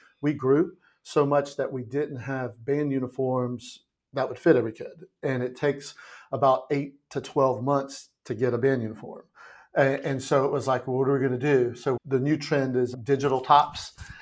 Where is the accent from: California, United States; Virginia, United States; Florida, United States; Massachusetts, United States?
Virginia, United States; I mean, I grew up in Virginia, but I probably went to New York 4 or 5 times before I went to college.